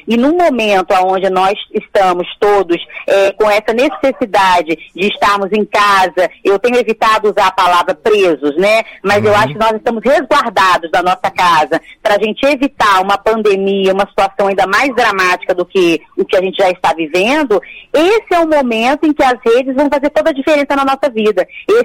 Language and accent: Portuguese; Minas Gerais, Brazil; Então, você falou como carioca, eu como mineira, a gente tem o hábito do agregar, do estar junto, do conviver.